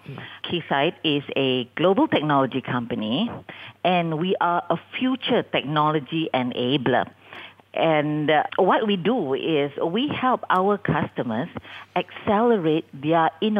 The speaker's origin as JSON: {"language": "English", "region": "Johor", "country": "Malaysia", "lives_now": "Penang, Malaysia", "said": "I'm actually from Johor, but I've been in Penang for 35 years now."}